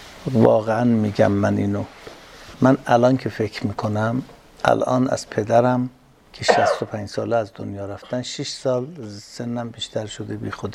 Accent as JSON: {"language": "Persian", "town": "Mianeh", "region": "East Azerbaijan", "country": "Iran", "moved": "yes", "lives_now": "Tehran, Iran", "said": "یعنی در مثلا 60 سال پیش، 61 سال پیش ما از آذربایجان میانه اومدیم تهران"}